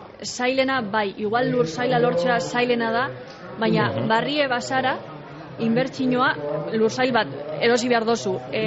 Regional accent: Dima, Basque Country, Spain

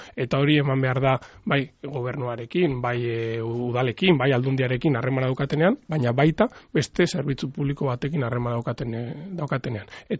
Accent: Basque Country, Spain; ni Arabarra naiz

